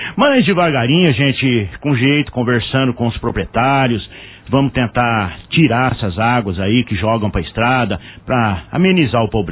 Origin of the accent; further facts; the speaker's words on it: Brazil; Nasci e me criei ali no Barreiro.